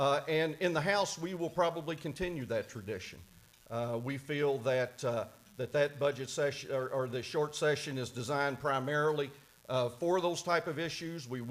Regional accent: Bedford, Kentucky, United States; Ryan also mentioned I'm from Bedford, and Bedford is, if most people don't know, is just east of here

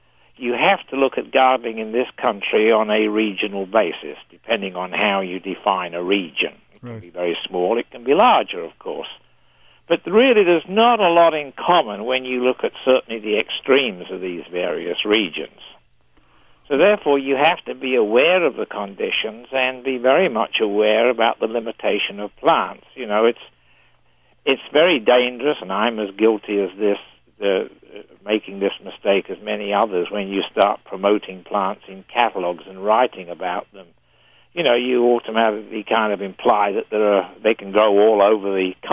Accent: England, United Kingdom; I was born in England and raised in England and educated in England. I went to university in Leicester in the centre of England

